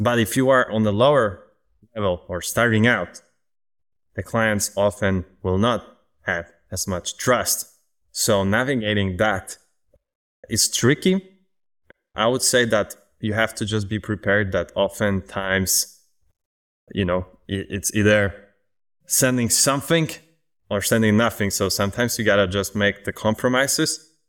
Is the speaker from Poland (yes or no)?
yes; Poland; English is a second language; especially for you non-native English speakers. So like myself, for example, I'm from Poland